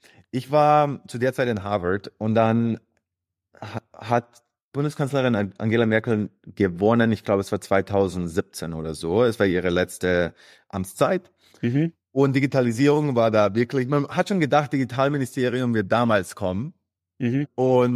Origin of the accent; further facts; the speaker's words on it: Bad Reichenhall, Bavaria, Germany; meine Eltern sind aus Kroatien, die sind in den 80ern nach Deutschland gekommen. Ich bin der Älteste von 5, bin in einer kleinen Stadt Bad Reichenhall aufgewachsen in Oberbayern.